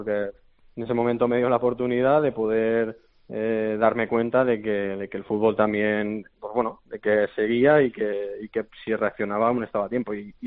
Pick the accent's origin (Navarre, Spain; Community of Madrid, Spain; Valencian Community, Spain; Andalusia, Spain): Valencian Community, Spain; Xàtiva; al final soy de Valencia, o sea, soy de Xàtiva